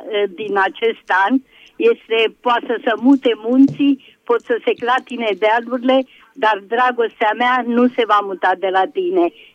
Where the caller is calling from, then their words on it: Alexandria, Teleorman, Romania; Sunt din Alexandria